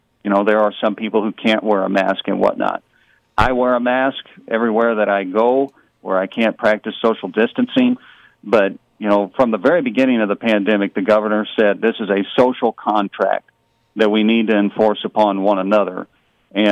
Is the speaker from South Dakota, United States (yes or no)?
no; Carbondale, Illinois, United States; That's where I grew up in Carbondale. I'm a graduate of Carbondale High School.